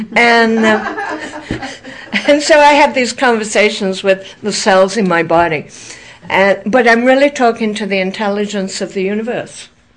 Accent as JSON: {"language": "English", "region": "England", "country": "United Kingdom", "said": "I recently went to England, which is my home country"}